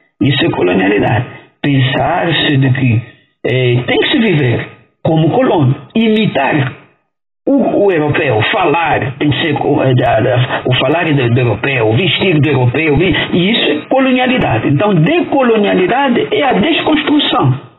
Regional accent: Luanda, Angola; Então, vim de Luanda.

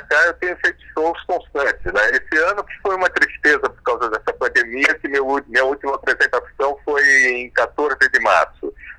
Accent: São Paulo, Brazil; inclusive eu sou paulistano por excelência

